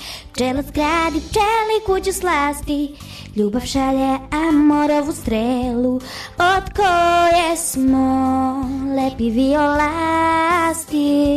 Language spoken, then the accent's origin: Serbian; Sremska Mitrovica, Vojvodina, Serbia; Dolazim iz Sremske Mitrovice.